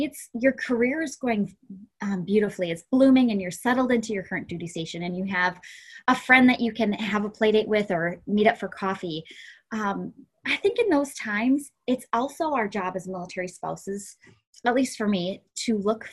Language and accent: English; Wisconsin, United States; Now that I told you about growing up in Wisconsin, how does that translate to anything in life, really?